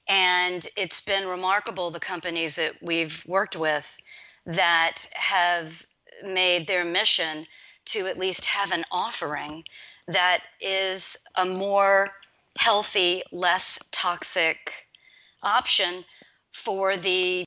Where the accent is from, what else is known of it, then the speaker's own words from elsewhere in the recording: New Orleans, Louisiana, United States; now in Atlanta, United States; I really enjoy going back to New Orleans, my hometown. We moved to Atlanta about 20 years ago, and going back home would be the favorite place that we like to return.